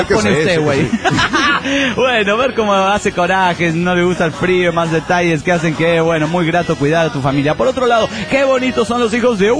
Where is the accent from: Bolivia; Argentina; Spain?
Argentina; soy de Argentina.